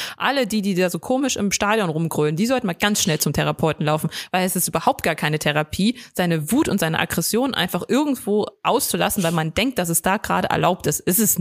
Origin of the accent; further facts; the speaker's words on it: Dresden, Saxony, Germany; ich komme aus Dresden.